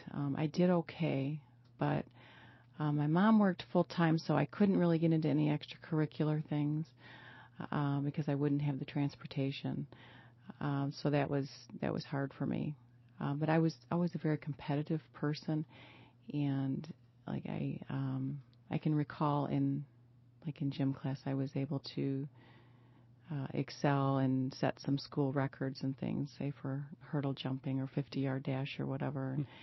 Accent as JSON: {"language": "English", "town": "Waterford", "region": "Michigan", "country": "United States", "tie": "born or raised there", "also_born_or_lived": "Indiana", "said": "Well, I was born in Indiana, and had three older brothers. I have a sister that's 4 years younger than me. So we lived in Indiana, had a cornfield backyard that we would go back and play in. We moved to Michigan when I was six"}